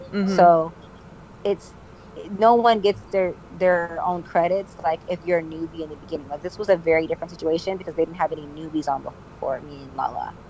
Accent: Savannah, Georgia, United States; also born or lived in Belgium; now in Baltimore, United States; I'm a military brat. I'm from all over, but you know, I guess for people to identify more with me, I can say Georgia. Like I'm from Savannah, Georgia. I live in Baltimore. I lived in Belgium.

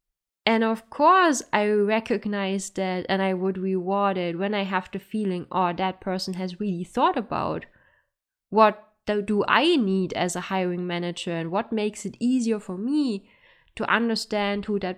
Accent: Germany; you also see I am not Finnish, I am actually from Germany.

